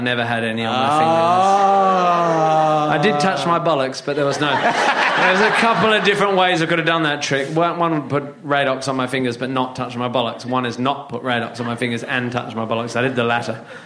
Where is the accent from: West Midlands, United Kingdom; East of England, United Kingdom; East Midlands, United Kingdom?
East Midlands, United Kingdom; Northampton; born there; I was born in Northampton